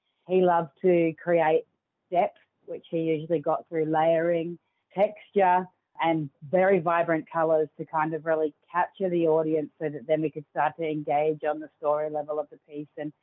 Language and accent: English; Darwin, Northern Territory, Australia; But my dad grew up in Katherine and I grew up on Larrakia land here in Darwin, and that's where I live today.